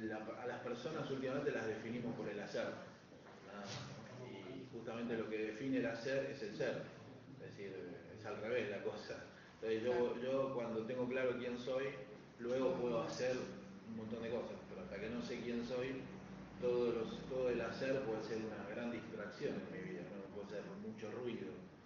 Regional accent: Buenos Aires, Argentina; soy de Buenos Aires. Los cuatro somos de Buenos Aires.

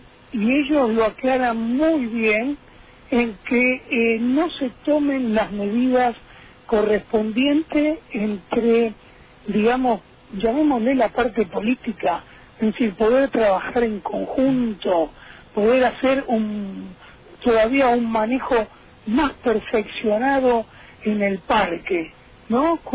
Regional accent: Misiones, Argentina; como argentinos, como misioneros

